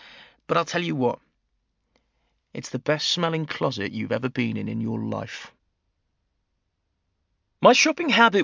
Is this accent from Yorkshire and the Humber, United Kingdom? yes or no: no; Pinner, London, United Kingdom; When I think of growing up in Pinner, I think of the shops.